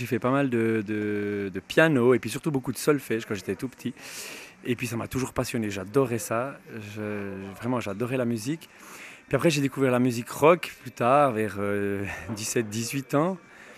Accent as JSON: {"language": "French", "region": "Jura", "country": "Switzerland", "lives_now": "La Chaux-de-Fonds, Switzerland", "said": "je venais du Jura, et je viens toujours du Jura, enfin, j'habite Chaudefonds maintenant, mais je suis descendu ici à Neuchâtel pour faire un apprentissage de dessinateur technicien sanitaire."}